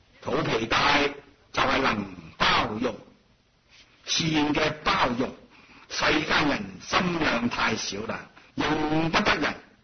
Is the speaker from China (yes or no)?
yes; China; 我们中国人讲，读万卷书，行万里路